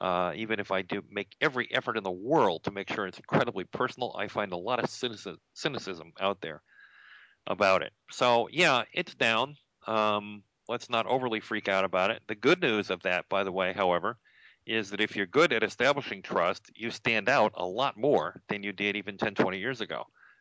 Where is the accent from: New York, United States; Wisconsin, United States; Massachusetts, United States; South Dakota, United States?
South Dakota, United States; I grew up partly in South Dakota.